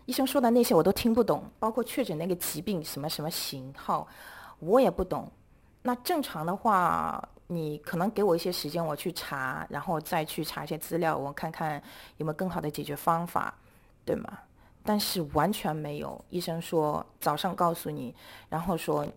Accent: China; moved away as an adult; now in Hong Kong; 我是在内地出生长大，完成了我的本科学习，然后在内地继续工作了几年以后才来到香港。我是2009年到的香港。

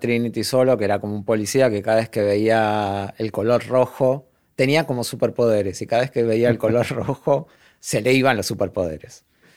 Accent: Buenos Aires, Argentina; soy de Belgrano.

